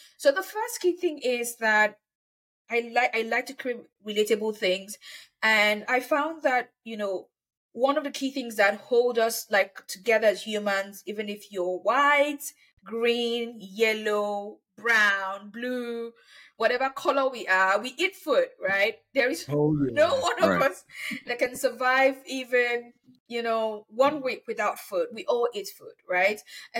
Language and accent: English; Nigeria; And also for some perspective as well, I come from Nigeria, and in many parts of Africa as a whole